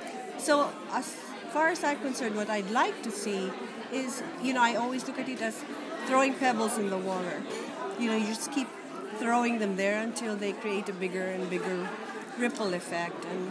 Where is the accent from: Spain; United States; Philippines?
Philippines; The Philippines.